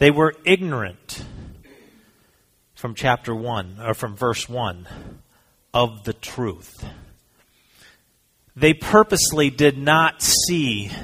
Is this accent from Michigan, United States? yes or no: yes; Detroit, Michigan, United States; moved away as an adult; also born or lived in South Carolina; I grew up in Michigan, suburbs of Detroit, for my 18 years. When I was 18, I moved to South Carolina.